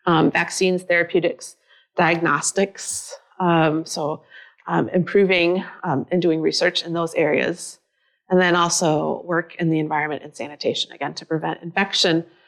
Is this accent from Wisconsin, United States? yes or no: no; Minnesota, United States; I'm from Minnesota, and I teach in the spring semester